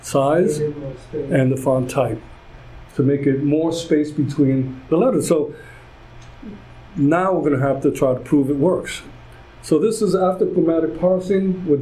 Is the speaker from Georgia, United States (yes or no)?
no; Brooklyn, New York, United States; I was born in a public hospital in the Bronx. I was raised in Brooklyn, and we only went to public hospitals.